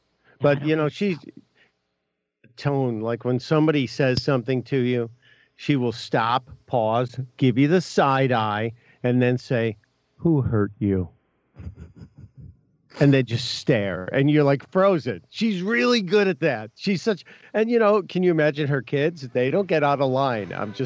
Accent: Chicago, Illinois, United States; especially with the number of deaths in my hometown, born and raised in Chicago.

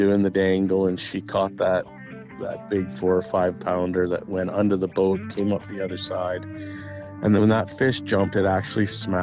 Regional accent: Kelowna, British Columbia, Canada; Well, it's a long story, you know, born and raised in Kelowna. You know, we have all the lakes around here

